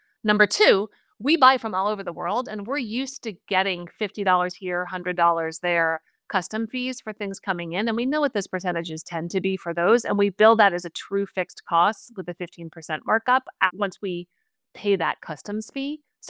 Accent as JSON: {"language": "English", "region": "East Coast", "country": "United States", "said": "I'm from the East Coast. I've been shopping old school for years"}